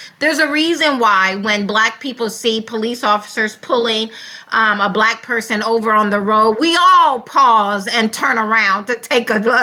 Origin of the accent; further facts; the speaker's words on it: the South, United States; And the same way as being a Black person, yes, clearly I, and then growing up in the Deep South, there's a reason why I put the emphasis on the Deep South